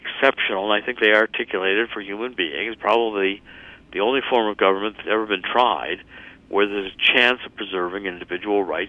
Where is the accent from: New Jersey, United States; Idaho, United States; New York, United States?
New Jersey, United States; It's a disgrace to see Menendez, and I'm from New Jersey, to see Menendez